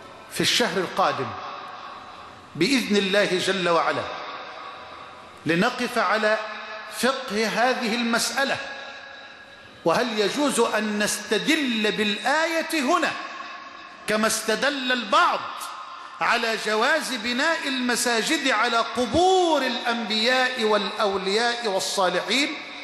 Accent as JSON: {"language": "Arabic", "country": "Egypt", "said": "اللهم اجعل بلدنا مصر أمنا أمانا، سخاء رخاء، وجميع بلاد المسلمين."}